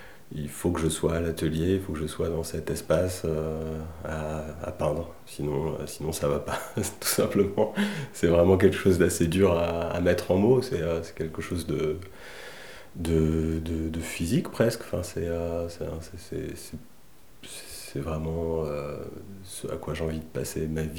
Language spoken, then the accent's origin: French; Verneuil-sur-Avre, Normandy, France; Enfin, j'ai grandi un peu en Normandie, en fait. J'étais au lycée à Verneuil-sur-Avre, qui est quand même une ville assez presque à la campagne, on va dire.